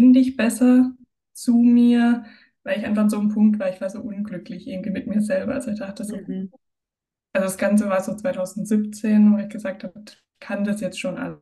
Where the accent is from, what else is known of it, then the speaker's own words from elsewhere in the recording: Baden-Württemberg, Germany; now in Landshut, Germany; Ich bin 29 Jahre jung, gebürtig aus Baden-Württemberg, wohne aber inzwischen seit ja, circa 10 Jahren bei Landshut hier in Niederbayern.